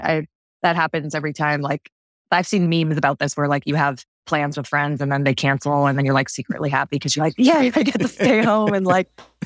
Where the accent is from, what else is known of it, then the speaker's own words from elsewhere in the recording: Martha's Vineyard, Massachusetts, United States; I'm originally from Martha's Vineyard, Massachusetts. My parents were total hippies, and they taught me how to live off the land.